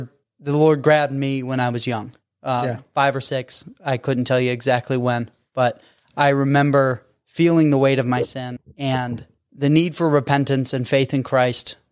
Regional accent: Toledo, Ohio, United States; Cool. I grew up in the Toledo area.

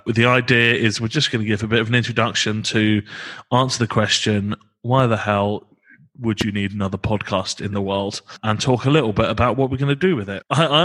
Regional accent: United Kingdom; Yes, for a very difficult to define word, and God help us and have mercy upon our sin, we are also British.

